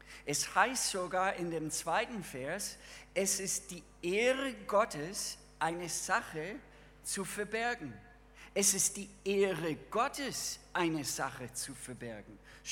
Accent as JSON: {"language": "German", "region": "Minnesota", "country": "United States", "second_language": "German", "said": "Ich komme, wie gesagt, aus Bundesstaat Minnesota"}